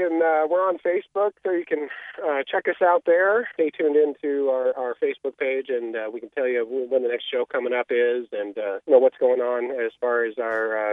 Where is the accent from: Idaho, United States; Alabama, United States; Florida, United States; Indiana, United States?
Idaho, United States; Gooding; born there; now in Hagerman, United States; I was born in Gooding.